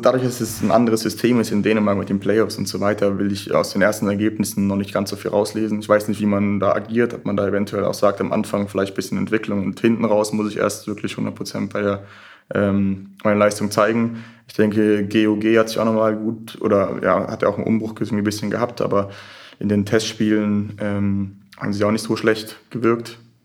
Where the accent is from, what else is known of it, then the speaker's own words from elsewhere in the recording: Konstanz, Baden-Württemberg, Germany; Ich komme ursprünglich aus Konstanz oder aus Vororten von Konstanz am Bodensee, das heißt ganz im Süden an der Grenze zur Schweiz direkt.